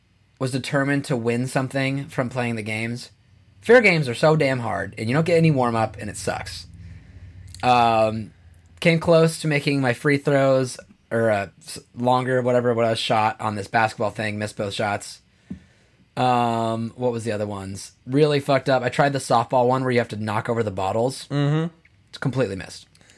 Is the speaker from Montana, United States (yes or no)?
yes; Montana, United States; We grew up in Montana. I mean, the team's Cat and Grizz.